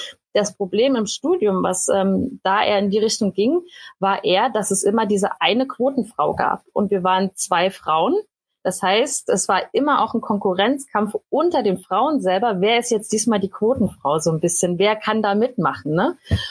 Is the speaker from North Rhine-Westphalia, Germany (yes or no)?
no; Berlin, Germany; ich bin ursprünglich aus Berlin und wollte dann einfach raus aus Berlin.